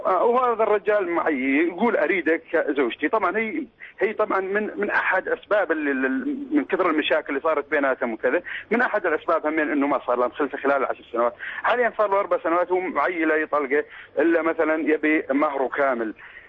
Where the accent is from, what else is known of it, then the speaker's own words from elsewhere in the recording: Syria; now in Riyadh, Saudi Arabia; أنا طبعا أكلمك من الرياض, بس أنا سوري من شمري